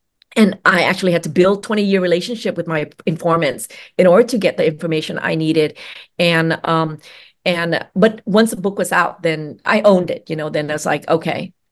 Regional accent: Vietnam; also born or lived in United States; So my experience is of a young person growing up in Vietnam and in the United States, being really afraid of ghosts or ma, right? But that's because Vietnamese people are animists.

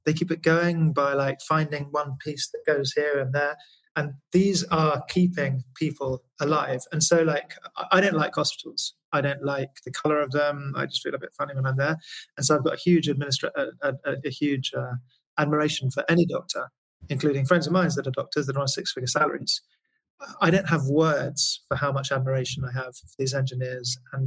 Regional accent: United Kingdom; I'm British, right? As you hear from my accent.

